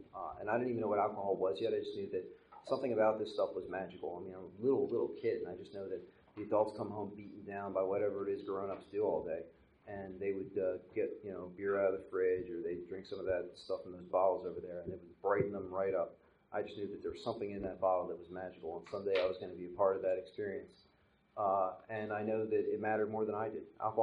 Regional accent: Newark, Delaware, United States; also born or lived in Wilmington; I was born in Wilmington, grew up in a town called Newark, Delaware, which is right near the Maryland border.

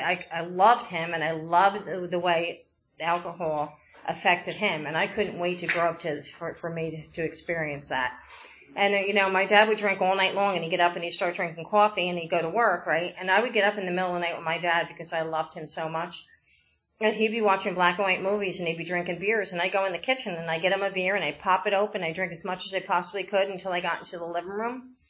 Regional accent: New Jersey, United States; I was born and raised in Jersey.

